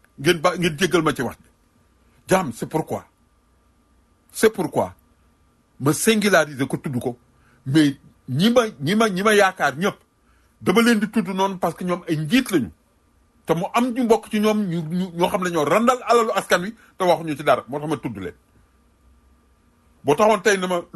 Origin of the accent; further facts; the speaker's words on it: Thiès, Senegal; je suis de Thiès